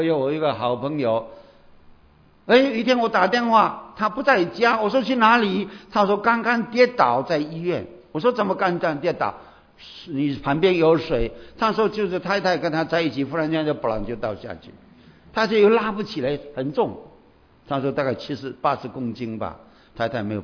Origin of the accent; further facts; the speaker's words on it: Indonesia; accent: Indonesian English; 我说不是不是，我是印尼的英文